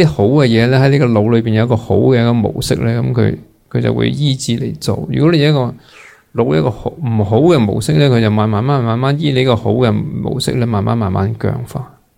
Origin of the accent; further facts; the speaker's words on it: China; 我哋中国人念阿弥陀佛呢个咁嘅习惯，其实都系好好嘅。